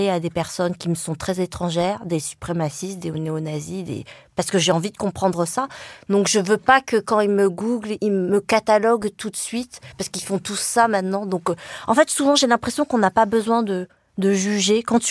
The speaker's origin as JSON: {"language": "French", "country": "France", "tie": "born there", "said": "Moi, je suis née en France déjà, donc je suis pas une immigrée. Bon, mon père a fait des études en France."}